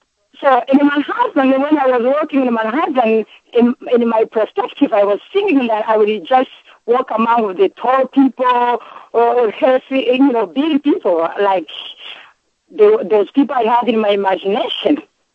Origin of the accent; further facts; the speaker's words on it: Rwanda; English is a second language; moved away as an adult; now in United States; I'm from Rwanda in Africa.